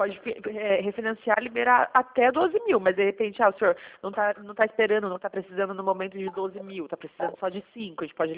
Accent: São Roque, São Paulo, Brazil; eu sou de São Roque

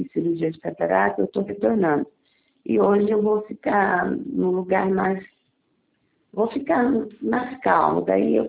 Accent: Rio de Janeiro, Brazil; moved away; Ah, eu sou carioca, eu mudei para cá há 43

